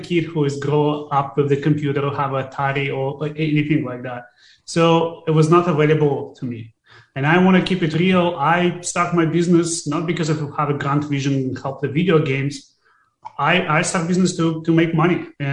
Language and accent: English; Russia; moved away as an adult; also born or lived in Soviet Union; now in Los Angeles, United States; I was born in 1984 in Soviet Union, and I grew up in Russia in very poor family.